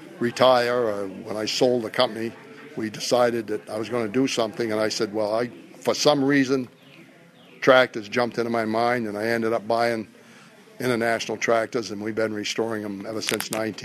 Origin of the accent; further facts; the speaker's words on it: Meredith, New Hampshire, United States; I'm originally from New Hampshire. I was born and brought up in a little town called Meredith, which is where they filmed the movie on Golden Pond.